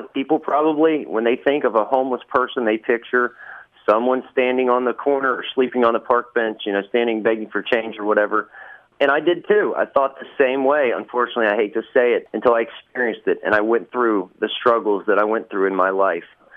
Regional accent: Williamsburg, Ohio, United States; now in Madisonville, United States; walking to my hometown, my childhood hometown of Williamsburg, Ohio

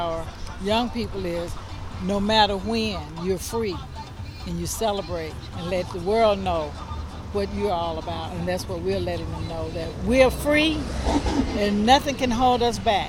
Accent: United States; Juneteenth is part of my history because I am an American, not a black American or white American.

